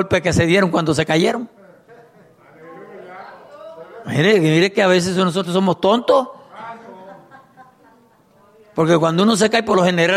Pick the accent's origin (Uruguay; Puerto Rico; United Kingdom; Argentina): Puerto Rico; estaba cogiendo una foto de allá, de donde yo soy, en Puerto Rico.